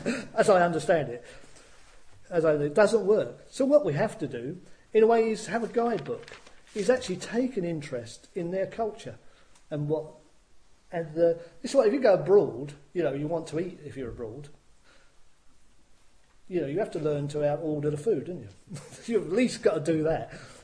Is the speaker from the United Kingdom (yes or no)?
yes; England, United Kingdom; I come from England, right? Which used to be the centre of the universe. I come from England.